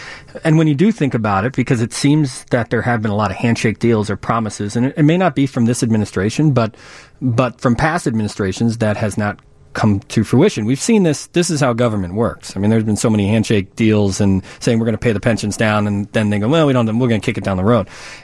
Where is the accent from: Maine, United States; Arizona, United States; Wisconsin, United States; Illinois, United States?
Illinois, United States; Chicago; as a Chicagoan and a taxpayer